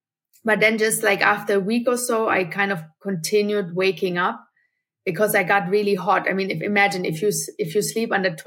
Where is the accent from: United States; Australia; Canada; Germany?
Germany; I grew up in Germany originally.